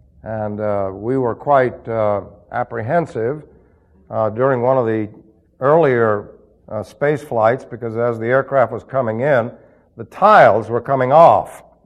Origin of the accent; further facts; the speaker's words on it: New York City, New York, United States; But then he was raised in Indiana and I was raised in New York City, so you see people speak a little differently in New York City.